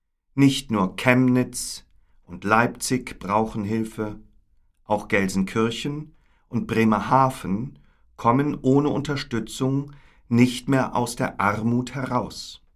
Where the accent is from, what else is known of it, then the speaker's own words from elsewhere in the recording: Afghanistan; moved away as an adult; Ich komme aus Afghanistan. Ich bin der erste Moslem im Betrieb.